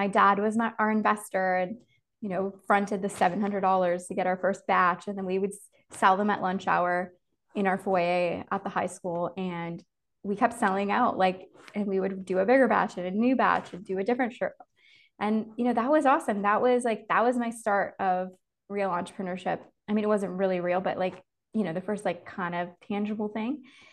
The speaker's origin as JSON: {"language": "English", "town": "Ottawa", "region": "Ontario", "country": "Canada", "tie": "born or raised there", "said": "So I grew up in Canada, Ottawa, which is the capital city."}